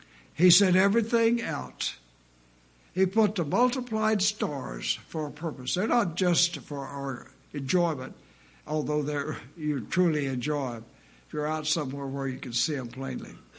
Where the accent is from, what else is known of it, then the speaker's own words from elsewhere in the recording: Arkansas, United States; I grew up in Arkansas. I grew up in the country.